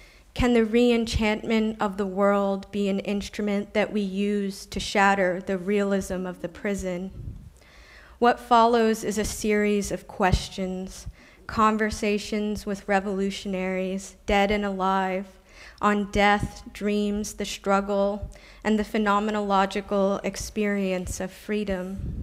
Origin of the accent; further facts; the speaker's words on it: United States; was topical because I'm from the United States. We are the largest per capita incarcerator in the world.